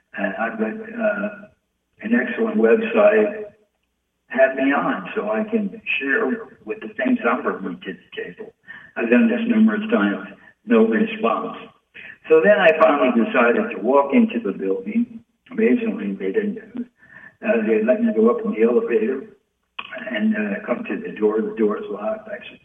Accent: New York, United States; I'm a New Yorker, they're New Yorkers.

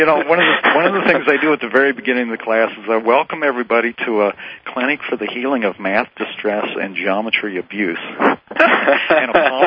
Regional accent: West Virginia, United States; I was so fortunate that I had an education growing up in West Virginia

